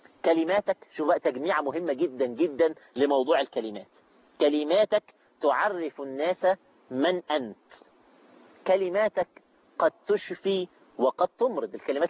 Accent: Egypt; جملة دارجة عندنا في مصر

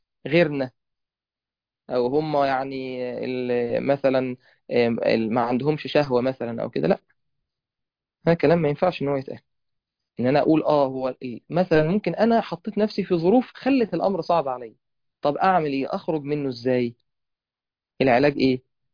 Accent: Egypt; بخلاف مثلا عندنا في مصر الوضع مختلف. فهنا الطاعة بقت مختلفة بسبب اختلاف الزمان والمكان

